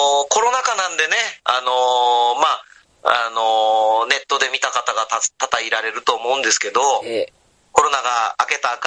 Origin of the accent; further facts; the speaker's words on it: Goto, Nagasaki, Japan; 僕やっぱ五島出身で、肌も色黒く焼けててね